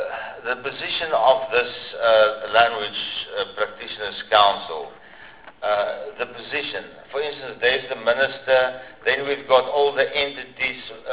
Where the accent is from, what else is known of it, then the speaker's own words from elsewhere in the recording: Gauteng, South Africa; the Afrikaans sounds different as the Afrikaans where I grew up in Gauteng.